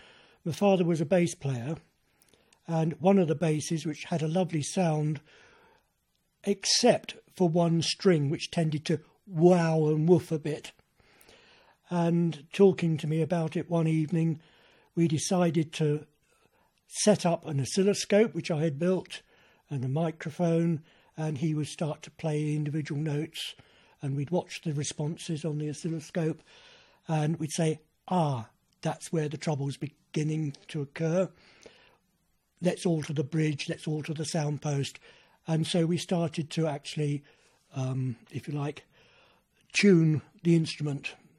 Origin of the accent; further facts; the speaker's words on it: London, United Kingdom; I was born in 1937 in South London